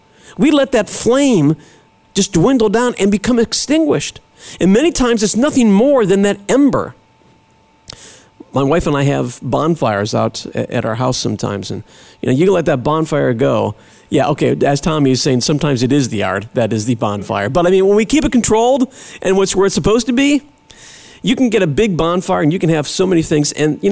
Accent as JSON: {"language": "English", "town": "Cleveland", "region": "Ohio", "country": "United States", "tie": "born or raised there", "said": "I remember when I was a kid, I grew up in Cleveland"}